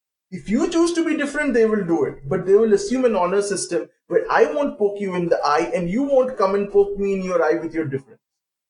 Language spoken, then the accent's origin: English; India; English is a second language; I'm an Indian citizen, but I stay here.